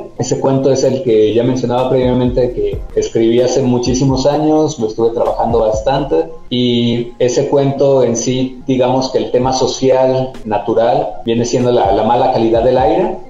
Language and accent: Spanish; Chapala, Jalisco, Mexico; en el lago de Chapala, que es de donde yo soy, que es un lago que está sumamente contaminado.